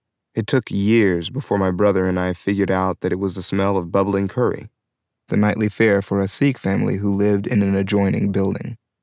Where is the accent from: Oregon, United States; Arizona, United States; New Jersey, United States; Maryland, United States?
New Jersey, United States; North Brunswick; I was born on March 16, 1979, and raised in New Jersey. That's where my goalkeeping got started. I spent my childhood following my older brother, Chris, around Northwood Estates, our apartment complex in North Brunswick.